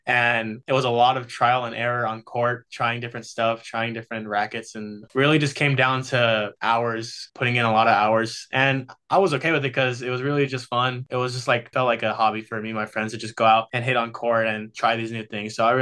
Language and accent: English; Tempe, Arizona, United States; I'm from Tempe, Arizona, and I started playing tennis nearly 4 years ago now